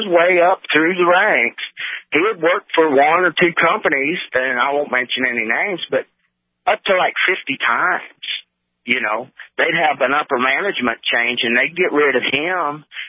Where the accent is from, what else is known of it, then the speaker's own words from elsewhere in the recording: Jamestown, North Dakota, United States; accent: southern; Well, as an independent, being a North Dakota native, don't let the southern accent fool you. I was born in Jamestown.